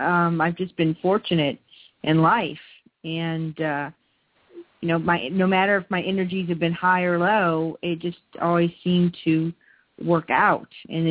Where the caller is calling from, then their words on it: Louisiana, United States; from Louisiana.